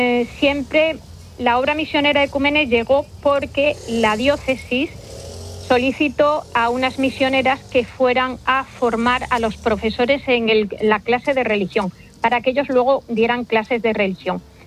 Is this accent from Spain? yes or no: yes; Plasencia, Extremadura, Spain; Yo sentía que tenía una familia, que tenía vivía en una ciudad, soy de Plasencia, iba a un colegio, tenía amigas